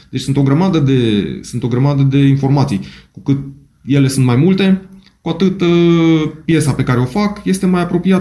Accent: Timișoara, Timiș County, Romania; Exact așa cum trebuie, sunt timișorean și îmi dorea mult.

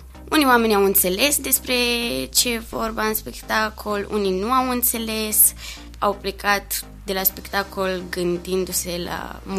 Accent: Prahova, Romania; now in Târgu Mureș, Romania; Când mă întreabă lumea de unde ești, tot timpul zic că sunt de acolo și că sunt prahoveancă.

